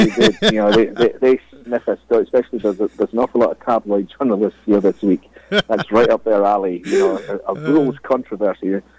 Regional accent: Scotland, United Kingdom; I'm from Scotland, so Opens in England only count as half a major, unfortunately.

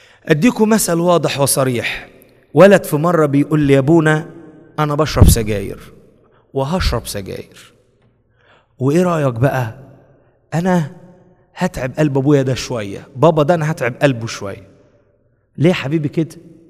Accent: Egypt; now in United States; هنا في امريكا، احنا امريكان ولا مصريين؟ تعملش ده عشان احنا مش امريكان، احنا مصريين.

